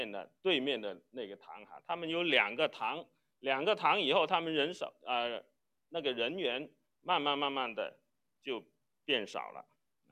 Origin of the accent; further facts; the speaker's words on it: China; 我们中国人的姑娘嫁谁啊？嫁书生。